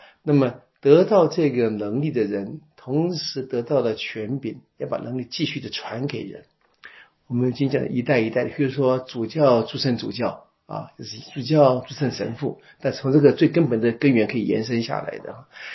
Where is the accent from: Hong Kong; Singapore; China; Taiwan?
Taiwan; 我们台湾人活在海岛上我们对海的感觉比较容易